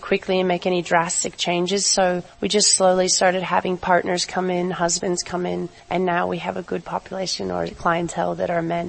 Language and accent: English; California, United States; moved away as an adult; now in Australia; So I've been in Australia 11 years, and I came from California. In California, I was a tennis instructor.